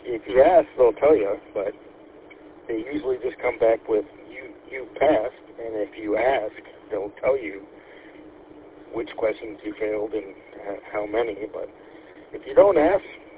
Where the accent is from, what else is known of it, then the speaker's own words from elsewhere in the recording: Troy, Michigan, United States; I grew up in Troy. I'm well familiar with the whole area.